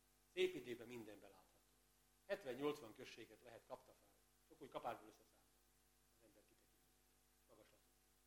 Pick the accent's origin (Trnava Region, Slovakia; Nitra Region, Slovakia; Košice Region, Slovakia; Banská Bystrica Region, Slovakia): Košice Region, Slovakia; Kráľovský Chlmec; Maga Királyhelmec, a szülővárosom és lakóhelyem, ahol 55 éve világra jöttem, és itt is életünk.